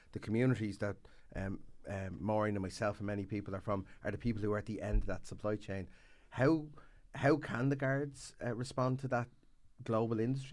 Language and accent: English; Dublin, Leinster, Ireland; I know I'm from Finglas, and sometimes when we talk about drug addiction in our area, it kind of adds to the stigma of our own area.